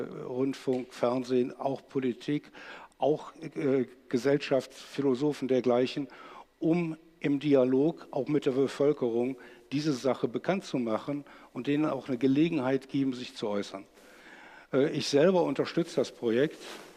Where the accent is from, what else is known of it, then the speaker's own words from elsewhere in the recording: Cologne, North Rhine-Westphalia, Germany; Ich komme aus Köln